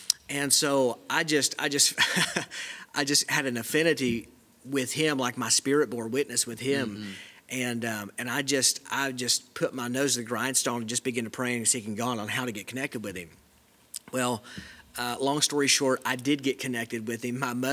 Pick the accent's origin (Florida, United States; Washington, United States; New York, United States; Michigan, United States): Florida, United States; 25 years old, and from Southwest Florida. Mm-hmm. So I'm not even from Tennessee.